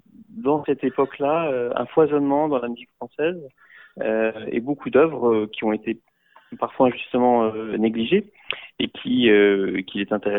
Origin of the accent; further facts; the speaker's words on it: Strasbourg, Grand Est, France; born there; Et puis je suis revenu plus tard avec l'Orchestre Philharmonique de Strasbourg, qui est ma ville natale, pour donner un concert de Saint-Saëns.